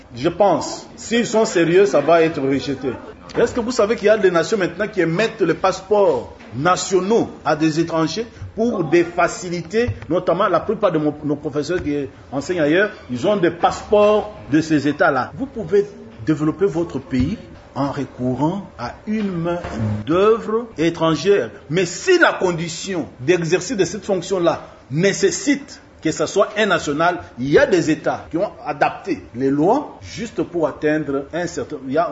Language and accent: French; Republic of the Congo; Nous sommes tous des Congolais sans notre volonté. L'histoire a fait que nous soyons des Congolais.